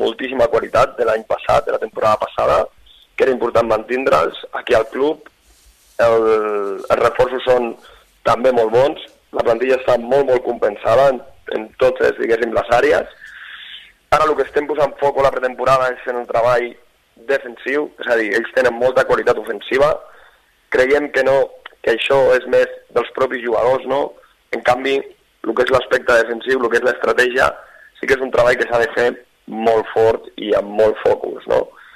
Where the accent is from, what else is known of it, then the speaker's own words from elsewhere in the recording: Santa Coloma de Gramenet, Catalonia, Spain; des de 5-6 anys a futbol sala, aquí a Santa Coloma de Gramenet, soc nascut aquí a Santa Coloma de Gramenet.